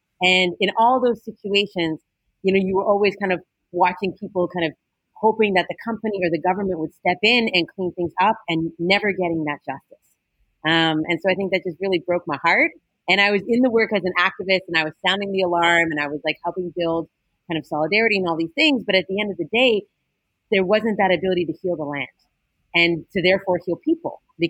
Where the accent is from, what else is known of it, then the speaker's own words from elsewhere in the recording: Alberta, Canada; I'm from Alberta, Canada, which people know is kind of ground zero for the tar sands and for oil spills and things like that.